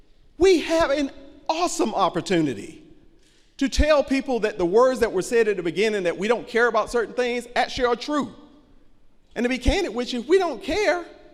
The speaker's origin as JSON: {"language": "English", "country": "United States", "said": "And that is heartbreaking for me as an American."}